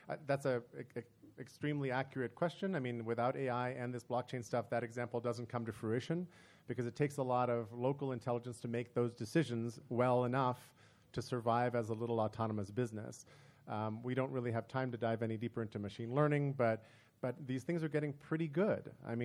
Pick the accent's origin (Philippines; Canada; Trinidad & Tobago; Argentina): Argentina; also born or lived in South America; I grew up partly in South America, partly in Argentina.